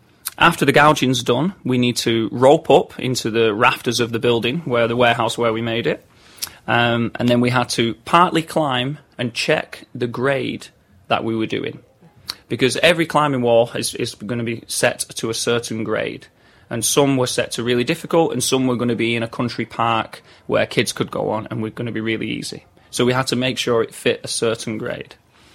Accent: Manchester, North West England, United Kingdom; I'm from Manchester, England

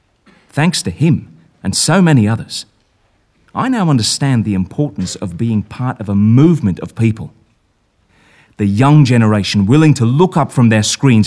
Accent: Melbourne, Victoria, Australia; I grew up in Melbourne, Australia, and I was one of those little kids that never, ever stopped asking why.

